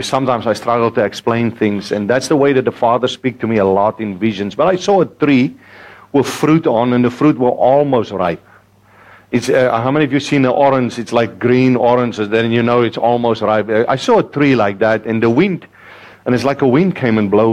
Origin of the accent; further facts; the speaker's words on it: Northern Cape, South Africa; English is a second language; in the Makwa land, close to Springbok. How many of you know where that is? So I'm actually an Makwa lander, and therefore my accent is a little bit different. And so 20 years ago, I could not speak one word English.